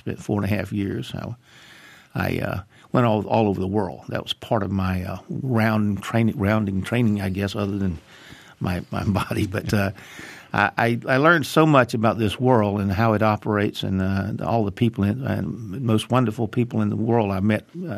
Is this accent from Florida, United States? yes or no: yes; Tallahassee, Florida, United States; also born or lived in Bainbridge, Georgia; I was born in Bainbridge, Georgia in 1946. Most of my life, Tallahassee has been my home. My family members, we all grew up here. I tell people that Tallahassee is my hometown.